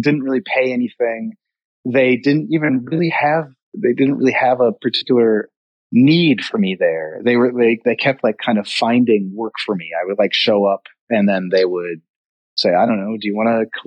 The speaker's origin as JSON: {"language": "English", "region": "Minnesota", "country": "United States", "said": "I felt like because I was from Minnesota, I had like this kind of more diligent like work ethic"}